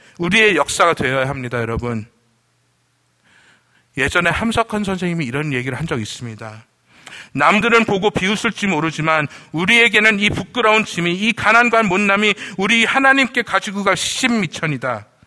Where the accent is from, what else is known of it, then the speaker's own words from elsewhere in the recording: South Korea; 제가 한국인으로서 존중받으면서